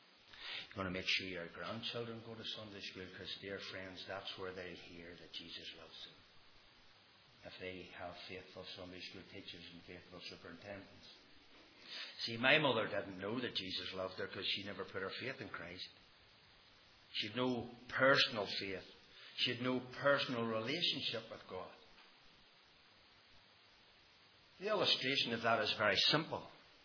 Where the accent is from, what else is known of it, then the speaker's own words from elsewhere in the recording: Ballynahinch, Northern Ireland, United Kingdom; I was born in Ballinahinch. And you know, I was brought up in a home that no one was saved.